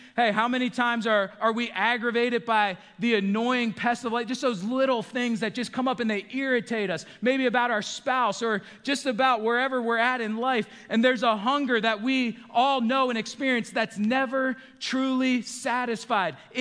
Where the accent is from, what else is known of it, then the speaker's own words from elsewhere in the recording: New York, United States; also born or lived in Pennsylvania; I grew up in New York and Pennsylvania, and I'll tell you what, in the summertime up there after it starts raining, I mean, you have thick, luscious green grass.